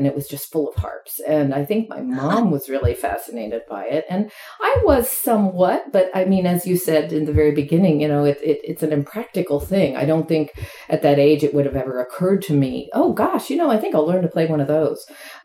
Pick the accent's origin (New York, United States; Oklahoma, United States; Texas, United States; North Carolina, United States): Oklahoma, United States; Norman; I grew up in Norman, Oklahoma, and I played the piano from pretty much earliest memory.